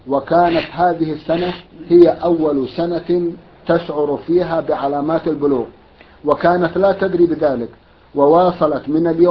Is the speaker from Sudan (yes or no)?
yes; Sudan; now in Saudi Arabia; أنا سوداني مقيم في المملكة العربية السعودية والحمد لله على ذلك. لي أخت شقيقة في السودان